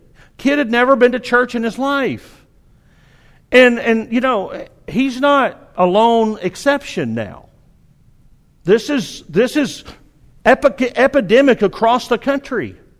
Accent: Arkansas, United States; accent: southern; People ask me, well, what part of Texas are you from? Well, I'm not far from Texas. I grew up in Arkansas, just up the road. But this kid picked up on my accent

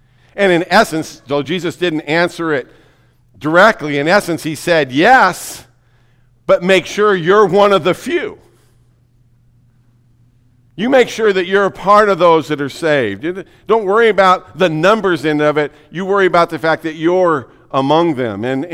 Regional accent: Yakima, Washington, United States; I'm from Yakima. I know what ruts are. I know what country roads are.

